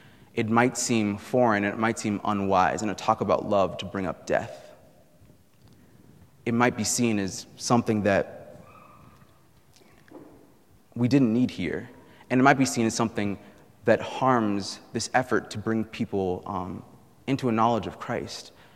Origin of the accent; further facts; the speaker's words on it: Iowa, United States; Granted, I'm from Iowa, so that has been a hard thing to do for most of my youth.